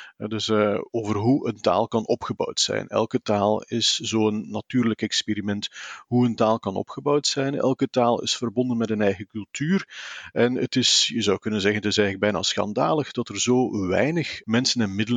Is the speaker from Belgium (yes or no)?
yes; Flanders, Belgium; accent: standard Flemish; Dus ik kom zelf uit West-Vlaanderen, een deel van Vlaanderen waar dialecten nog heel sterk staan. Maar ik ben zelf, jammer genoeg, niet opgegroeid in het dialect. Dus ik ben opgegroeid in wat moet doorgaan voor een standaard Vlaams. Maar ik begreep wel het dialect perfect